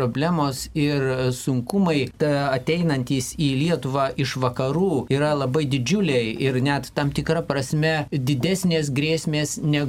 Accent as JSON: {"language": "Lithuanian", "country": "Brazil", "second_language": "Lithuanian", "lives_now": "Lithuania", "said": "esu iš Brazilijos"}